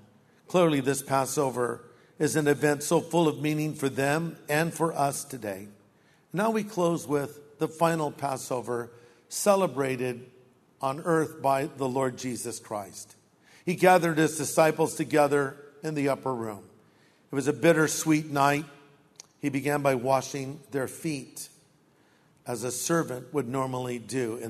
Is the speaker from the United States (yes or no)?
yes; United States; I'm an American. I'm happy to be an American.